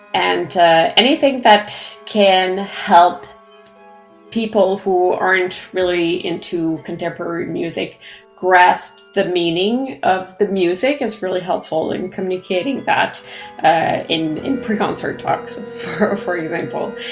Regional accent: Edmundston, New Brunswick, Canada; also born or lived in Nova Scotia / Ontario; I grew up in Edmonton in New Brunswick, and after several years in Nova Scotia and then Ontario, I returned home to Edmonton, New Brunswick. So this is definitely my ground, my home.

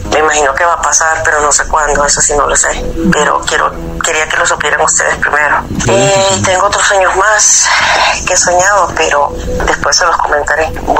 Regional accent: El Salvador; now in London, United Kingdom; soy de El Salvador, pero

